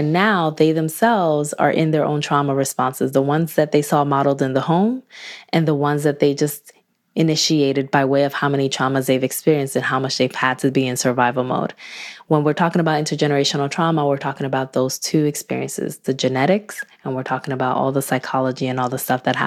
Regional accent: Newark, New Jersey, United States; And I volunteered like in my hometown of Newark, New Jersey, and I would come home and volunteer.

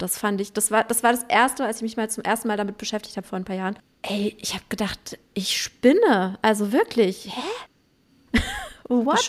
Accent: Baden-Württemberg, Germany; ich komme ja aus dem Weinanbaugebiet, aus der Ortenau. Ja, aus der Ortenau.

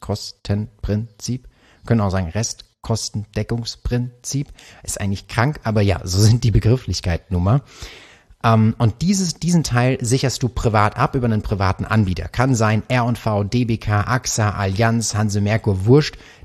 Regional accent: Karlsruhe, Baden-Württemberg, Germany; ich komme ja aus Karlsruhe und wir haben das Land Baden-Württemberg

